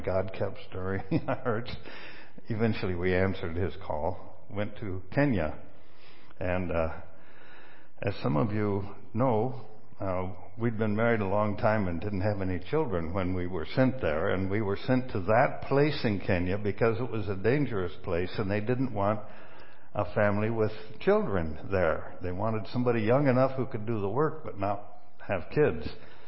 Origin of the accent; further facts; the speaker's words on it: Burlington, Iowa, United States; born there; also born or lived in St. Louis; I was born in Burlington, Iowa, never lived in Iowa.